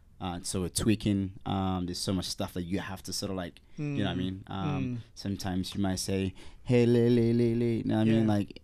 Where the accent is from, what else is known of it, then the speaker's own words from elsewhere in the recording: Eastern Province, Sierra Leone; also born or lived in Freetown; So I was born in Sierra Leone. Born in a little town called Lago Jasawabu. So it's like Kenema district, you know what I mean? But you know, then come to Freetown, and then the war happened.